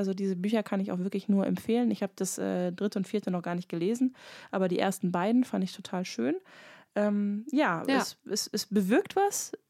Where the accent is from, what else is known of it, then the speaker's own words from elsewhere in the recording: North Rhine-Westphalia, Germany; also jetzt komme ich ja auch aus NRW